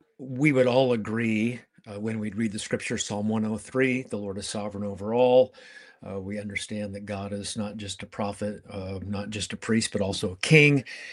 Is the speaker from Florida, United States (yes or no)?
no; Nebraska, United States; moved away; also born or lived in California; Yeah, I moved here from California in 97, had lived there for a long time, originally from Nebraska.